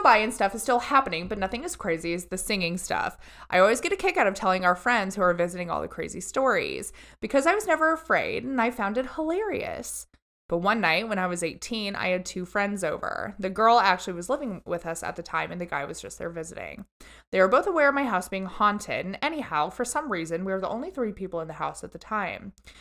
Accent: Indiana, United States; Don't blame us. We're just from Indiana.

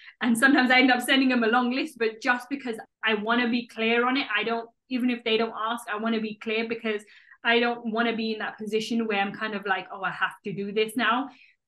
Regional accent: United Kingdom; as especially as a British Muslim woman

